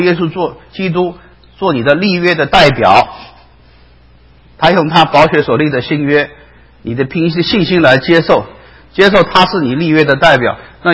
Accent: Taiwan; 我记得我小时候在台湾，我妈妈烧饭

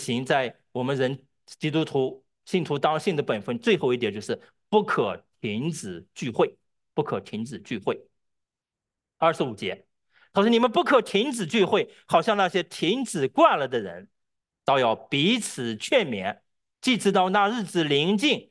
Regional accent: China; 我们中国人或者可以说我们大陆人吧

